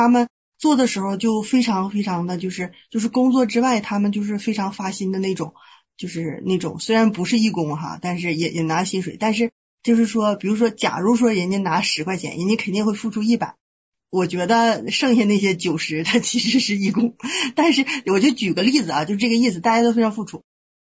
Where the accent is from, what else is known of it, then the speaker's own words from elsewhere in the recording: Northeast China, China; accent: Northeastern Mandarin; 就是咱们东北话说就钢口就不好，就卷刃就不行